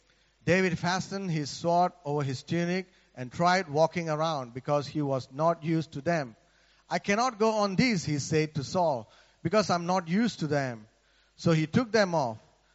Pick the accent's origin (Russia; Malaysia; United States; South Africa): Malaysia; For those who don't know where I come from Malaysia. I'm a Malaysian Indian